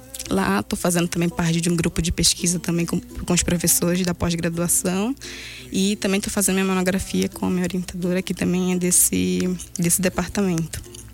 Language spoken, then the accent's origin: Portuguese; Amazonas, Brazil; E como eu sou do Amazonas, lá existem outras universidades, que é a estadual